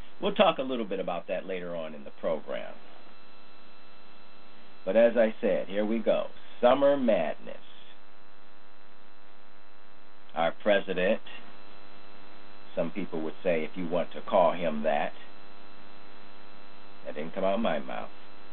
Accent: Cleveland, Ohio, United States; I can't forget Tamir in my hometown, Cleveland, Ohio.

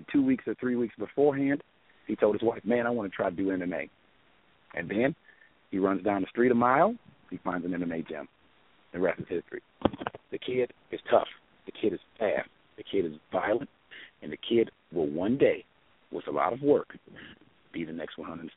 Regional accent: Detroit, Michigan, United States; now in Columbus, United States; I'm not from Columbus, Georgia. I'm from Detroit.

